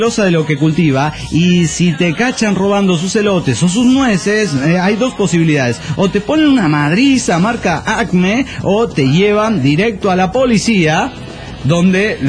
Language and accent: Spanish; Tasquillo, Hidalgo, Mexico; en mi pueblo natal, Tasquillo, Hidalgo, siendo un lugar donde se practica mucho la agricultura